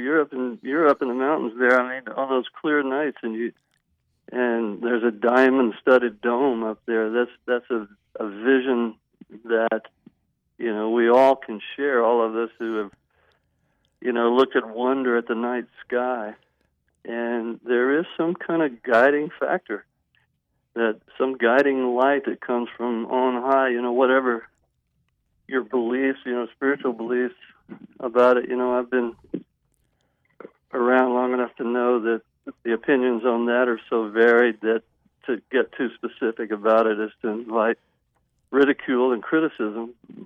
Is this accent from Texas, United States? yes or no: yes; Houston, Texas, United States; I brag that I'm from Third Ward, Houston.